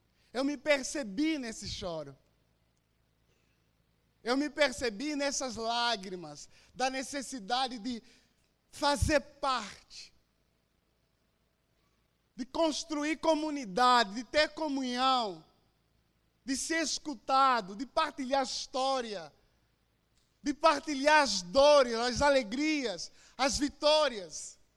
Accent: Angola; moved away as an adult; now in Brazil; sou de Angola, estou no Brasil há 8 anos.

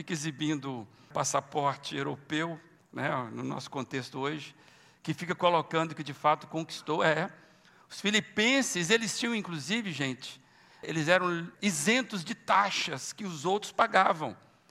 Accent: Minas Gerais, Brazil; a minha terra lá em Minas, mandou e manda ainda muita gente para os Estados Unidos

